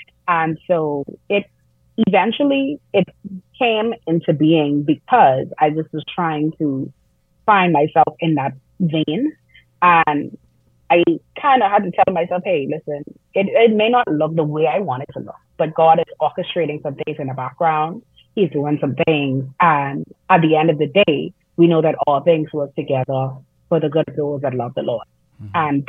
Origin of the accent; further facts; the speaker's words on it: Nassau, New Providence, Bahamas; So about myself, I am actually living in Grahamhama right now, but okay. I was born and raised in Nassau. I actually grew up in an Anglican church.